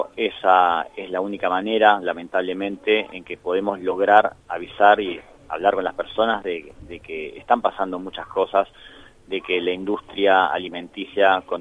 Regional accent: Jujuy, Argentina; Somos de la provincia de Jujuy, yo soy jujeño

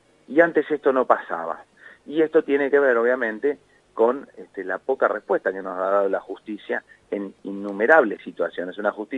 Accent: La Plata, Buenos Aires Province, Argentina; Somos los platenses.

